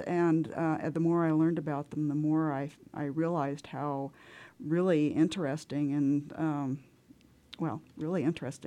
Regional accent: Kansas City, Missouri, United States; so even though I grew up in Kansas City.

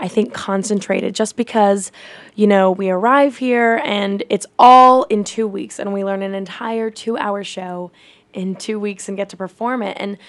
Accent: Anchorage, Alaska, United States; I'm also from Anchorage.

